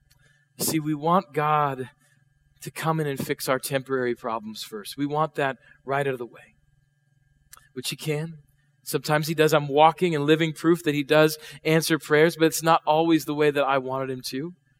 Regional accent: South Dakota, United States; I grew up in South Dakota, and when I grew up there, I grew up in a small church there, and we used to sing out of hymnals.

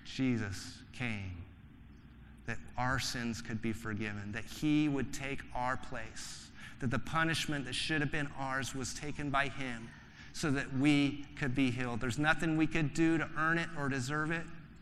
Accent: United Kingdom; I'm British, so that would be pretty amazing.

